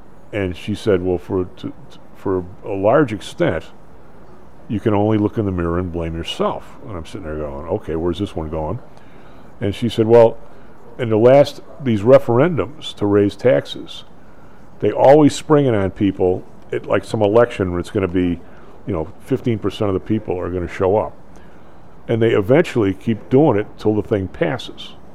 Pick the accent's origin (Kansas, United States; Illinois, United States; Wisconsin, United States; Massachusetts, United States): Illinois, United States; Evergreen Park; Well, I grew up in, well, later in my grow-up years, I grew up in Evergreen Park